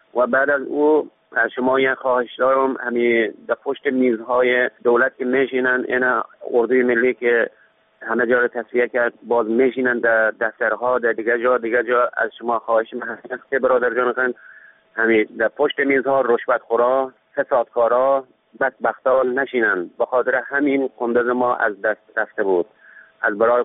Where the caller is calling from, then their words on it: Andar, Ghazni, Afghanistan; از انداز مزاحمت میشم